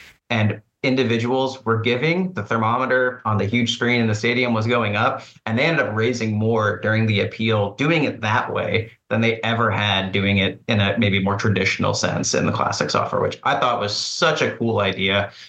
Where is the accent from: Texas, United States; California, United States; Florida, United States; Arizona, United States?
Florida, United States; I have my own opinions about pickleball, but I grew up in Florida, so.